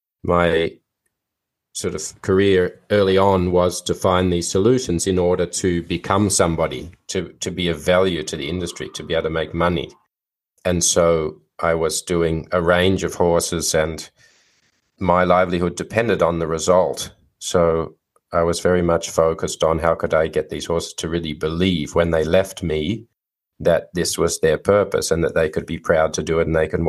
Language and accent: English; Australia; I grew up in Australia.